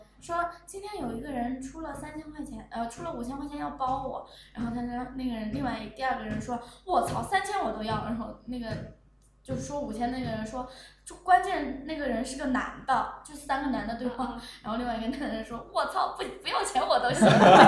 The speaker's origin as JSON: {"language": "Chinese", "region": "Hunan", "country": "China", "said": "身为一个湖南人。"}